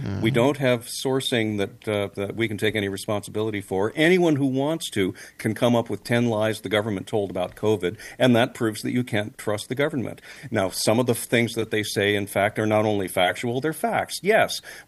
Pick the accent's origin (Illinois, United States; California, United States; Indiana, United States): Illinois, United States; Chicago; as a Chicagoan